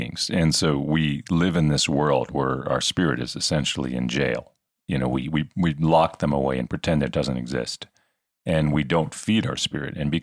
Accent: United States; even though I'm American

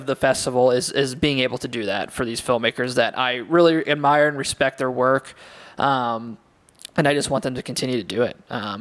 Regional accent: West Chester, Ohio, United States; now in Dayton, United States; I grew up in the Cincinnati area, mm-hmm. for people who aren't familiar with like the, you know, greater Cincinnati area, I'm from Westchester.

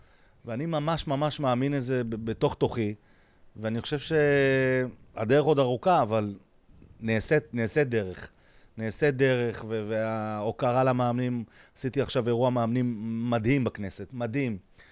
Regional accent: Netanya, Central District, Israel; אני מנתניה

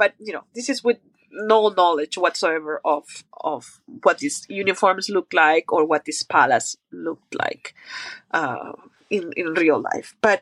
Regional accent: Maracaibo, Zulia, Venezuela; Maybe because we are from Maracaibo, Venezuela, which is a hot, dry place for most of the time.

